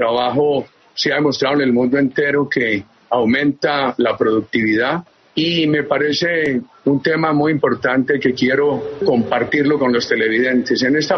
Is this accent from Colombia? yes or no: yes; Colombia; Y como colombiano me gusta de cuando él dice no aspiro, oír que se pronuncia sobre temas muy importantes del país